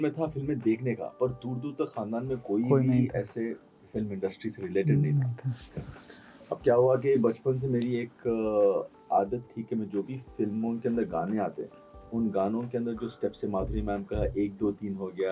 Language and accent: Hindi; Saudi Arabia; हम सऊदी में पले बड़े हैं